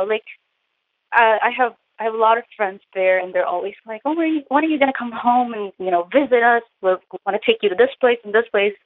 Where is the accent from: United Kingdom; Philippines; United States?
Philippines; I'm Filipino. The culture of shame is very strong.